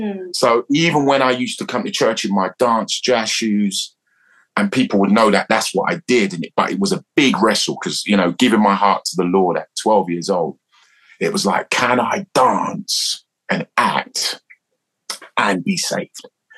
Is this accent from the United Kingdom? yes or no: yes; Newham, London, United Kingdom; And at 13, the CTM came to East London, where I grew up in Newham.